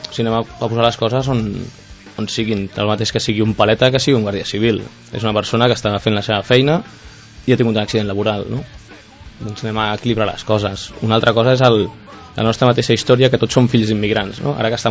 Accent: Catalonia, Spain; som catalans, hem nascut a Catalunya, ens sentim catalans, volem independència, però no podem oblidar que els nostres pares no ho eren

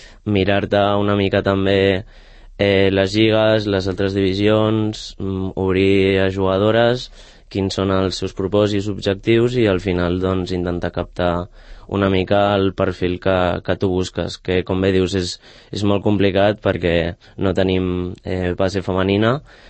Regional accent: Barcelona, Catalonia, Spain; jo soc de Barcelona

